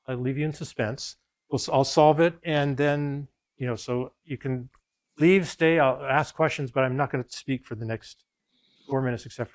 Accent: Canada; because I'm a Canadian citizen.

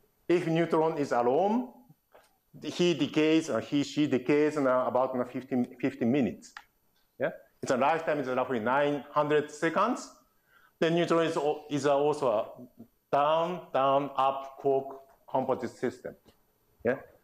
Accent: Austria; Then, I'm coming from Austria. Also, skiing is very important.

